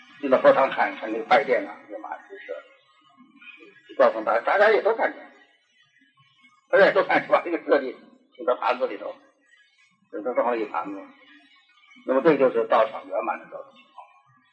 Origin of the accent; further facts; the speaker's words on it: China; 我们中国人对于这个无量寿经研究的很少啊。